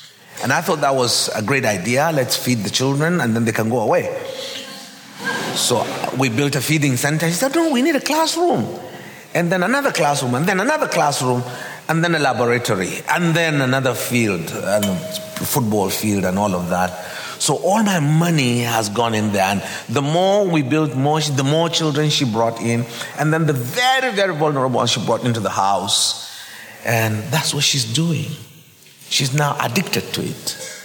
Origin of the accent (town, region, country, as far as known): Jos, Plateau, Nigeria